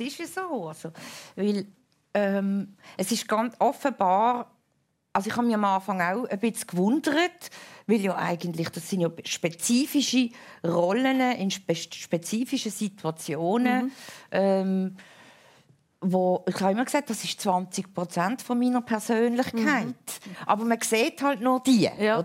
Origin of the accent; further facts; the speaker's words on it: Basel, Basel-Stadt, Switzerland; also born or lived in Münchenstein; ich bin in Basel im Neubadquartier aufgewachsen. Und dann, als ich etwa 11, 12 war, sind meine Eltern nach Münchenstein gezögelt